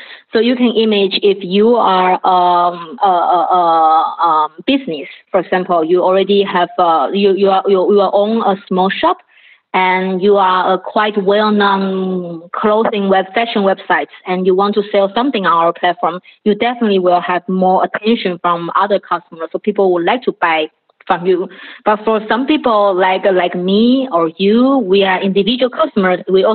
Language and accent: English; Taiwan; moved away as an adult; now in Berlin, Germany; So I'm originally from Taiwan.